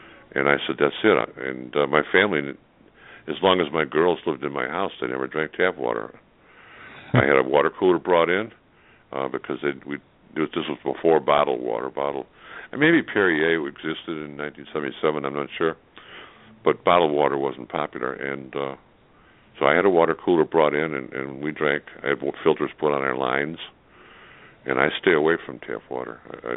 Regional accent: Chicago, Illinois, United States; Well, you know, growing up in Chicago, I knew the water runoffs from factories into Lake Michigan.

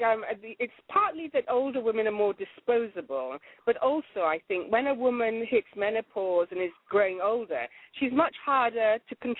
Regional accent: Tamale, Northern Region, Ghana; born there; just about 40 kilometers from where I was born in Tamale, there was a camp for women who said they were witches.

